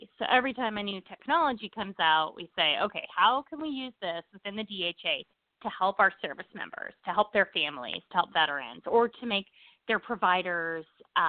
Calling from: Olympia, Washington, United States; I live in Olympia, Washington. So I'm calling you from deep in the woods in Washington State.

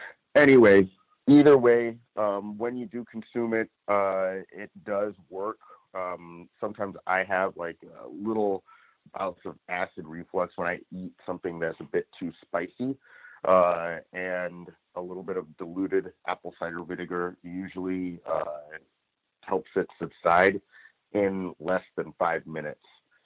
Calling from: Los Angeles, California, United States; I'm calling in from Los Angeles.

